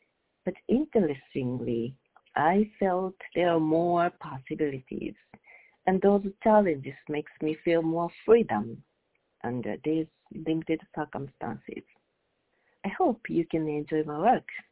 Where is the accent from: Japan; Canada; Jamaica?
Japan; English is a second language; moved away as an adult; now in United States; I was born and raised in Japan.